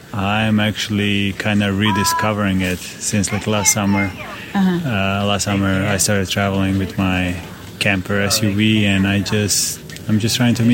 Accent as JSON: {"language": "English", "country": "Serbia", "moved": "yes", "lives_now": "Los Angeles, United States", "said": "I'm from Serbia originally, but I live in California, Los Angeles."}